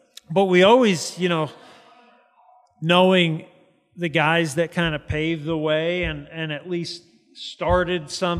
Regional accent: New Jersey, United States; because growing up in Jersey, it's more of an NFL.

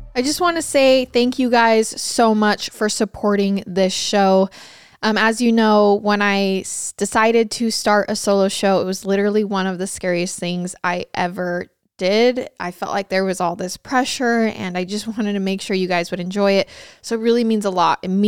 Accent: Idaho, United States; Grissom actually grew up in Idaho, where I grew up, and went to a college that was an hour away from my hometown and graduated from there.

